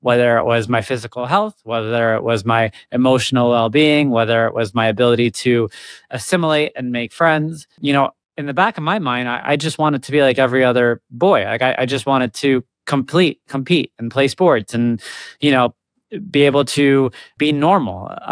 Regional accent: Egypt; My story began, I was born in Egypt. When I was 3 years old, I was diagnosed with leukemia. You know, growing up in Egypt

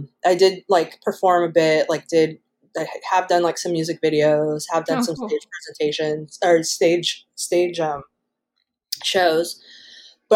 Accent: Washington, United States; cause I'm from Washington, like the only art school that was close by was in Seattle.

